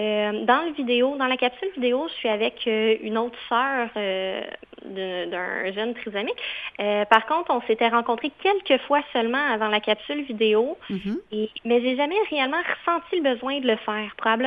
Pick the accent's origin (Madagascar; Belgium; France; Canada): Canada; Quebec; Moi, je viens de la Rive-Sud